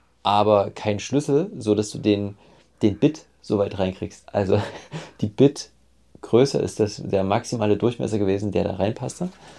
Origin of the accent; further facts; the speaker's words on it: East Germany, Germany; ich bin ein Ossi.